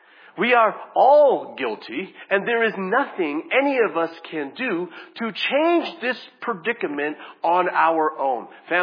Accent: Hawaii, United States; You know, I'm from Hawaii, right? I like to surf.

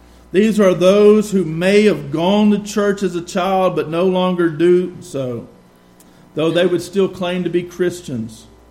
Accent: the South, United States; I'm a Southerner. I love the South and so much of Southern culture. I've benefited and been blessed by so much being reared in the Bible Belt.

